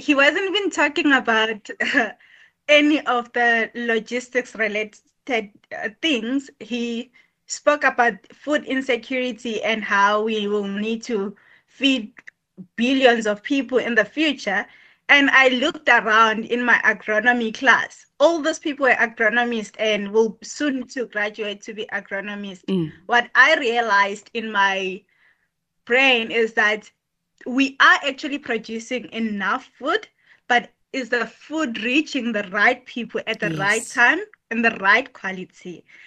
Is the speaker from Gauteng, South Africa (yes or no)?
yes; Johannesburg, Gauteng, South Africa; Actually, I grew up in Johannesburg. There's no agriculture in Johannesburg.